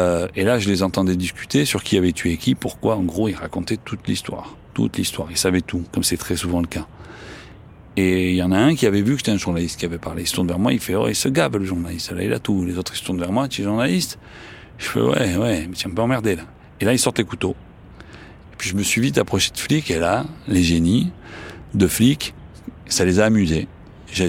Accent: Provence-Alpes-Côte d'Azur, France; accent: Marseille; alors l'accent, je suis désolé, hein, j'ai un accent marseillais

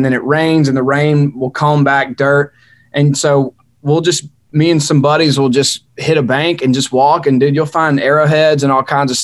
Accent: Mississippi, United States; I'm originally from Mississippi, and I told him that there's a Choctaw reservation in my hometown.

